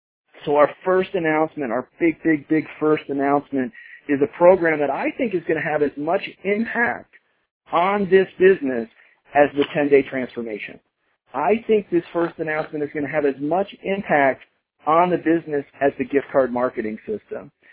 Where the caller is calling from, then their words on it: Colorado, United States; I'm calling in from Colorado tonight.